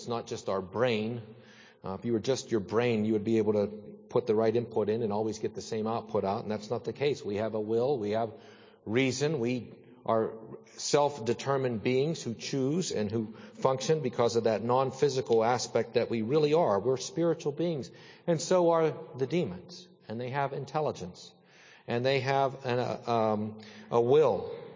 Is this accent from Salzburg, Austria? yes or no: yes; Salzburg, Austria; my nickname growing up in Salzburg was